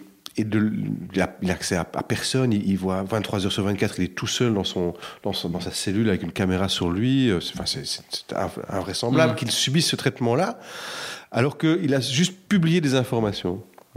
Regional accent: Belgium; Je pense que l'exemple le plus dur pour nous à entendre en tant que Belges, parce que c'est quelque chose qui nous touche profondément

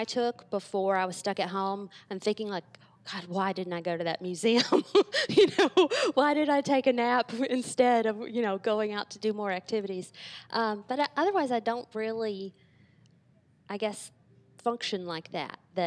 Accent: Memphis, Tennessee, United States; also born or lived in St. Louis; even though I am from Memphis and I moved away for college and stuck around to do simulation in St. Louis, in 2018, made the decision to move back home

